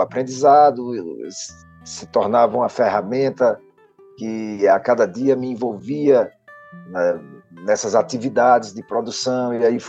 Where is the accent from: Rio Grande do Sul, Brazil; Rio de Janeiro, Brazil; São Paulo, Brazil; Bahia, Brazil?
Bahia, Brazil; Paulo Afonso; born there; E eu nasci em Paulo Afonso, uma cidade que, naquela altura, reunia muitos músicos.